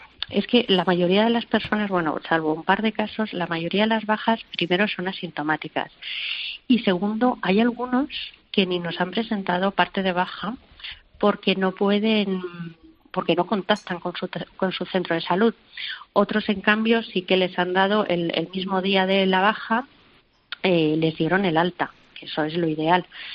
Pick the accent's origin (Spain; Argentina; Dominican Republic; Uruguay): Spain; Cuenca, Castilla-La Mancha; de Cuenca.